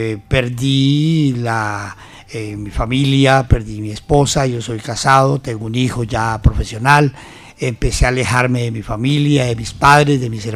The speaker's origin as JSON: {"language": "Spanish", "region": "Bogotá", "country": "Colombia", "said": "Yo soy de Bogotá."}